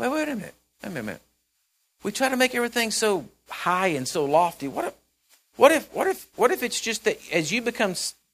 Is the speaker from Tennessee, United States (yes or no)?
no; Texas, United States; And I said, "I'm from Texas, and we don't talk to people like that down here."